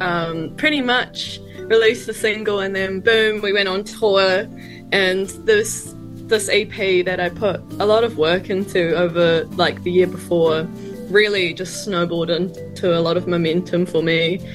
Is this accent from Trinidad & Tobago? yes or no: no; Arrowtown, Otago, New Zealand; So I'm from Arrowtown.